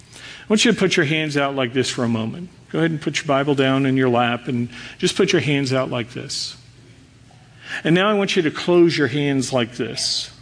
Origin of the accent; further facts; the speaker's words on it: Dallas, Texas, United States; born there; My dad's from Canada. My mom's from France. I'm French Canadian. Now, I was born in Dallas, so I'm a Texan